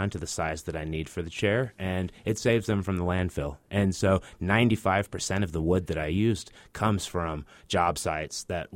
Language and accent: English; Texas, United States; I said I grew up in East Texas, but I got to the desert as quick as I could because it's amazing out here